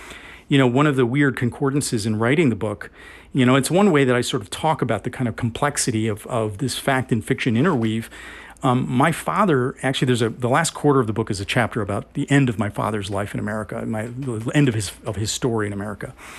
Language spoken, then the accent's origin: English; United States; at the end of the day, I am American.